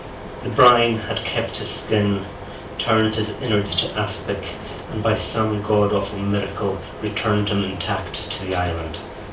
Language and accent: English; Isle of Lewis, Scotland, United Kingdom; I am from the Isle of Lewis, and so I grew up with the full weight of the Atlantic around, and I miss the sea hugely.